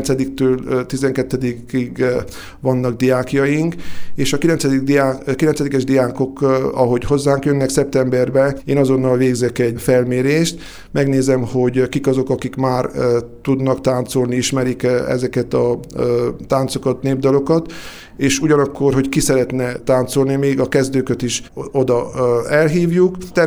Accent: Cașinu Nou, Harghita, Romania; Én magam is egy olyan tájegységről származom, kászoni vagyok, amelyik egy elég archaikus hagyomány őrzött meg, Hargita megyében Csík mellett, vagyis úgy is lehetne mondani Csíknak a része

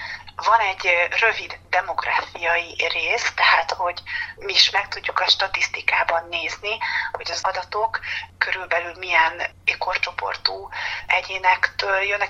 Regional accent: Csongrád-Csanád, Hungary; én a Dorozsma-Majsai homokháton nőttem fel, és kislánykoromban, amikor pici voltam, akkor homokozni akartam, akkor csak kimentem a ház mögé

